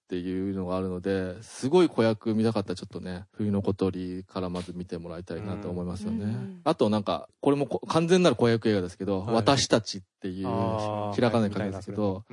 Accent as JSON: {"language": "Japanese", "region": "Kansai", "country": "Japan", "said": "うん、まあ、俺も関西ですけどね。"}